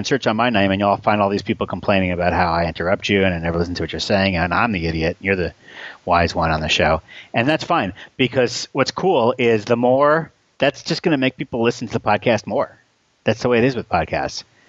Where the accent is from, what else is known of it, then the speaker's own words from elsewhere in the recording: New Zealand; I'm a New Zealander.